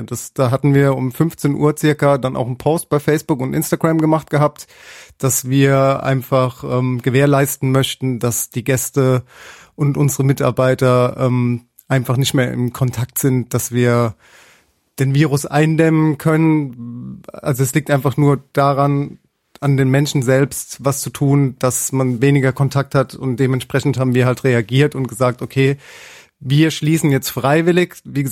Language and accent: German; Mannheim, Baden-Württemberg, Germany; Ich selbst bin Sternekoch, bin aus Mannheim